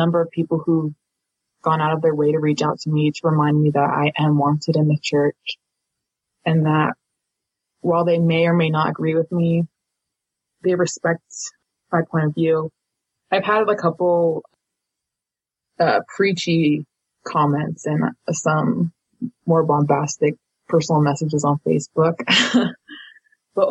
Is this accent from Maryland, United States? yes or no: yes; Maryland, United States; also born or lived in Spain / Ecuador / Ukraine; I'm from Maryland, but I've also moved a lot, traveling, like growing up. I've lived in Spain, Ecuador, and Ukraine. My mother is Bolivian, so I'm half Hispanic.